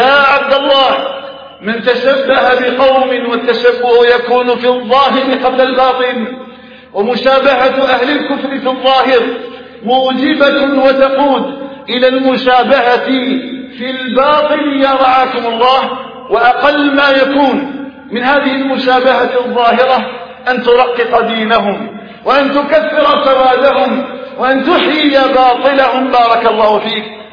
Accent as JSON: {"language": "Arabic", "country": "Algeria", "said": "واجعل بلدنا الجزائر آمنا مطمئنا وسائر بلاد المسلمين"}